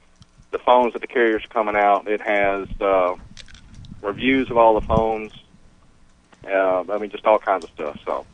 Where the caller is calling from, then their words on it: Pascagoula, Mississippi, United States; Pascagoula. You remember that name?